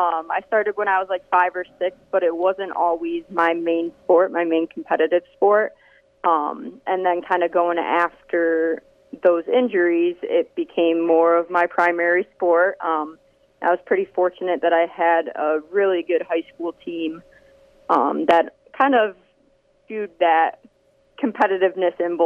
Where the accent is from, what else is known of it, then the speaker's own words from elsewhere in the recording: Westland, Michigan, United States; I went to John Glenn High School in Westland, Michigan.